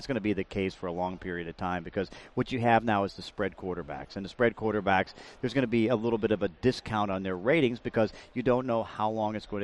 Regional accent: Pittsburgh, Pennsylvania, United States; Listen, I grew up in Pittsburgh, right?

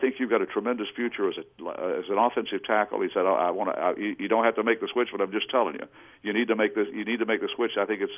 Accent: Mineral Ridge, Ohio, United States; And I was raised in Mineral Ridge just outside of Niles, Ohio.

